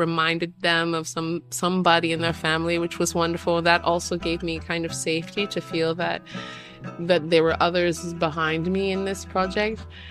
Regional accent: Canada; now in Germany; So I say that I am from Guyana and grew up in Canada.

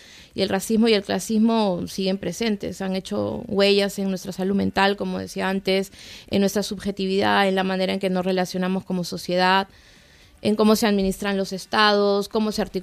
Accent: Peru; Yo soy una autora peruana que, como tantas personas, debe recurrir a pasaportes del primer mundo como medida de protección para cruzar fronteras

